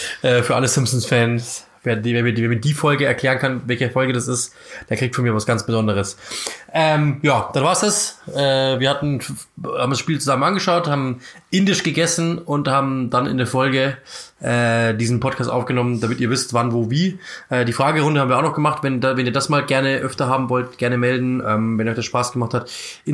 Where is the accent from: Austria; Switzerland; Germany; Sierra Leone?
Germany; also ich glaube nach Norwich für mich als Deutscher